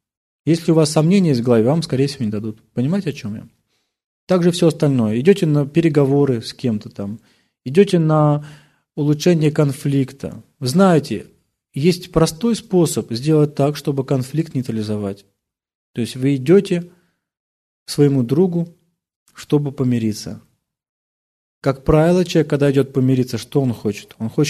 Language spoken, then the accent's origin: Russian; Russia; Ну, я просто из России, там русская картошка.